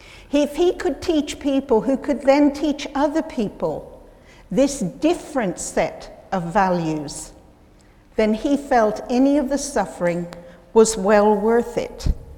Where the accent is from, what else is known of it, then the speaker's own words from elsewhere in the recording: United States; I was okay, because being American, I often used what she considered neutral words anyway, like bathroom and living room.